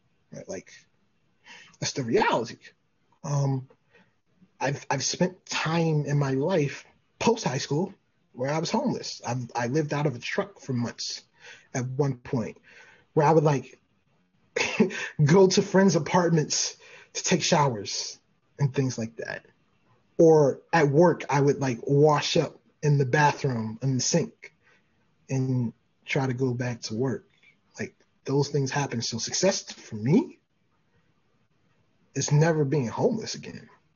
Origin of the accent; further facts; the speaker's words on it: Baltimore, Maryland, United States; Look, I mean, growing up in Baltimore, my parents did their best to shelter me, right?